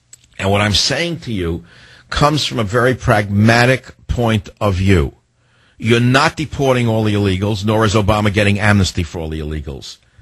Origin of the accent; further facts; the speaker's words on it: United States; I am an immigrant son. Does that give me any special rights to talk about immigration? No. But I am an American.